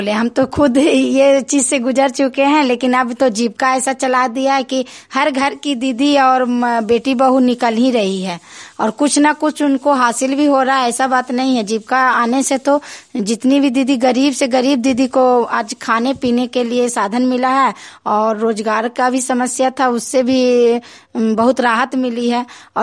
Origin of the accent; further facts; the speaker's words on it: Nagarnausa, Bihar, India; मैं नगर नौसा की रहने वाली हूँ।